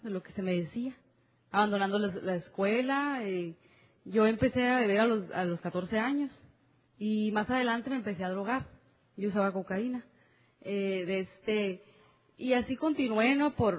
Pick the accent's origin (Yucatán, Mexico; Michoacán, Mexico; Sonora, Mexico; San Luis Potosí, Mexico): Sonora, Mexico; Hermosillo; soy de Hermosillo, Sonora.